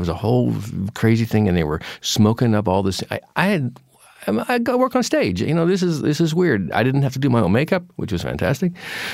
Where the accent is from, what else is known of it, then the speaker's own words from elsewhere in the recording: Pacific Northwest, United States; because he was from the Northwest and I was from the Northwest. And so we talked about growing up there and what it was like in the summertime and what you did.